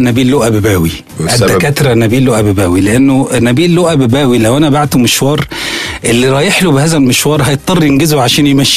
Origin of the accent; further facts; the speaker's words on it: Alexandria, Alexandria Governorate, Egypt; أولا لأن دي مدينتي